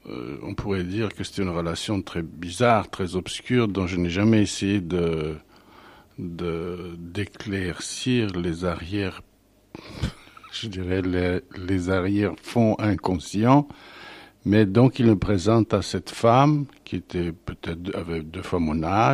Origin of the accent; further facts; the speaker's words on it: Bessarabia, Moldova; moved away; je n'avais plus de chez moi depuis que je suis parti de Bessarabie.